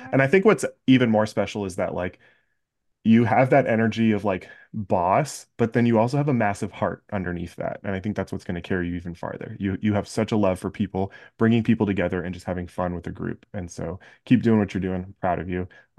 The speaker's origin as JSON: {"language": "English", "region": "Florida", "country": "United States", "tie": "born or raised there", "also_born_or_lived": "Tampa", "said": "I grew up in Central Florida, was born in Tampa, grew up in Central Florida, lived by Disney my entire life."}